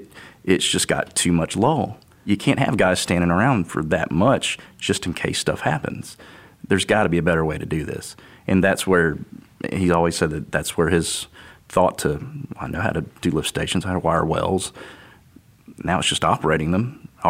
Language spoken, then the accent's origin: English; Bainbridge, Georgia, United States; I don't think it's a small town anymore, but I'm from Bainbridge, Georgia.